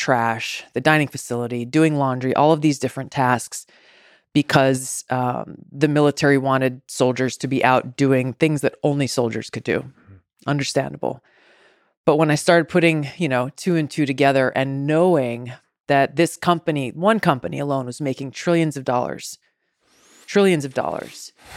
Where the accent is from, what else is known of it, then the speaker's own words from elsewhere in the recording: Hawaii, United States; growing up in Hawaii, I frankly hadn't given much thought to before.